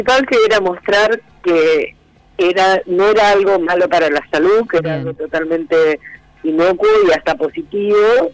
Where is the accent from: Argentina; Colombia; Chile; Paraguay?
Argentina; Bragado, Buenos Aires Province; Estoy en Bragado.